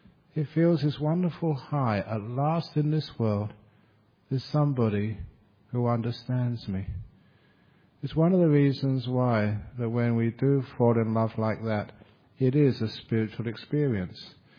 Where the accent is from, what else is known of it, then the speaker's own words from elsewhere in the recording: London, United Kingdom; one of the most beautiful relationships in my life growing up in London.